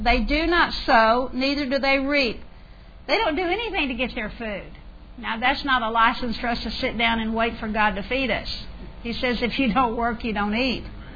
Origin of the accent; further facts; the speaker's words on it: Texas, United States; You know, I grew up in South Texas, and there are so many sparrows.